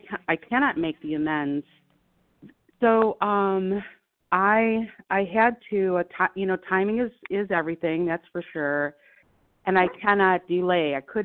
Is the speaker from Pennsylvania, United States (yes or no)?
no; Ohio, United States; from Ohio.